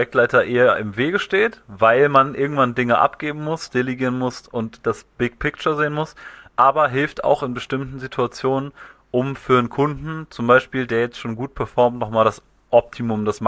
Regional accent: Hamburg, Germany; born there; ich komme aus Hamburg gebürtig, also noch so, sag ich mal, die Basics zum Vorstellen. Ich komme aus Hamburg gebürtig, lebe jetzt auch wieder in Hamburg die meiste Zeit des Jahres

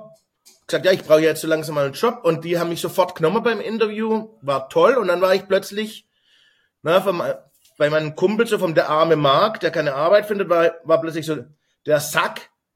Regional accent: Baden-Württemberg, Germany; accent: Swabian; first language Swabian; Wobei meine Muttersprache ist ja Schwäbisch, also bei Hochdeutsch muss ich mich schon anstrengen.

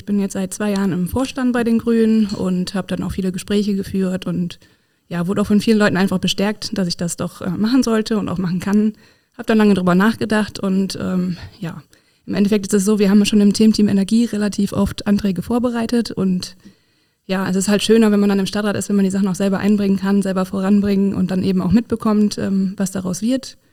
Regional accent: Essen, North Rhine-Westphalia, Germany; ich komme ursprünglich aus Essen. Habe in Dortmund studiert

